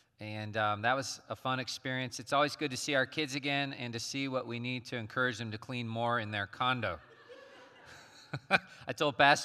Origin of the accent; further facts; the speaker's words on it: Glenwood, Iowa, United States; I would drive in from Glenwood, Iowa, my hometown.